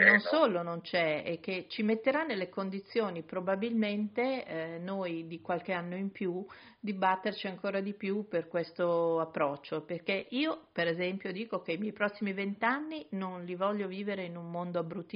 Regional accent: Milan, Lombardy, Italy; e qui chiudo su un tema che un po' mi scoccia da milanese

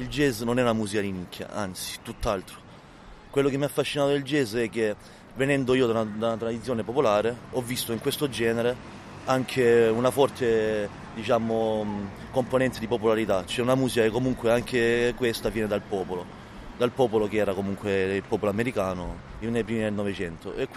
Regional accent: Apulia, Italy; Io devo dire che sono stato fortunato che, essendo salentino

